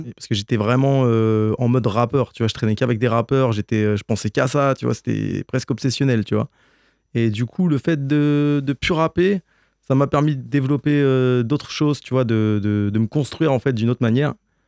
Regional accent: Le Havre, Normandy, France; je suis venu m'installer dans les Cévennes. Et comme tu le disais, à la base, je viens du Havre. Et voilà, maintenant, je suis pas très loin de Nîmes.

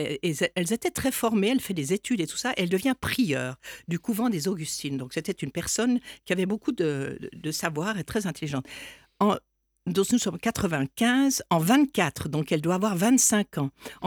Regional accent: Switzerland; Peut-être que vous avez remarqué ou pas que je suis de Suisse. Certains me disent que j'ai un accent, d'autres pas.

